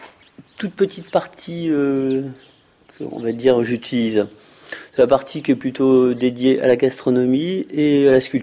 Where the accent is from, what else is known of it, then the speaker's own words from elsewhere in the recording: France; Moi, je viens du Perche.